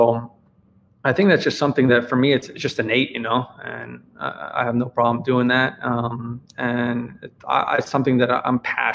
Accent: Weston, Florida, United States; now in Philadelphia, United States; I grew up in Weston and the town over from me is Parkland, and there was a Parkland shooting, and that hit, I mean, that hit real close to home.

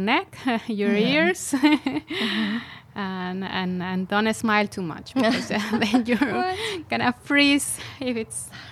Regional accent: Mexico; English is a second language; now in Estonia; So I am from Mexico.

